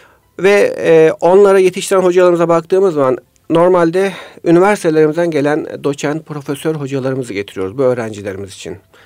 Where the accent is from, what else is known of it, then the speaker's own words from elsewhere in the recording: Bilecik, Turkey; Kendim Bilecikliyim.